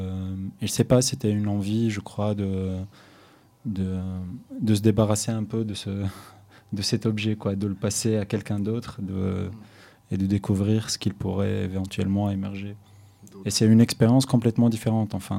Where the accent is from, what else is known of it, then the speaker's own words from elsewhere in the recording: Tunis, Tunis Governorate, Tunisia; Moi je suis de Tunis aussi.